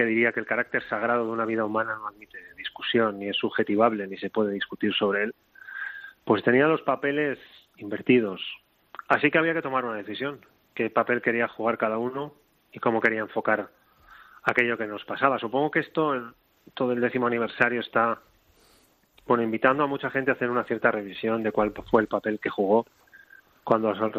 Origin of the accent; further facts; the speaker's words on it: Basque Country, Spain; born there; el lugar donde yo nací, en Euskadi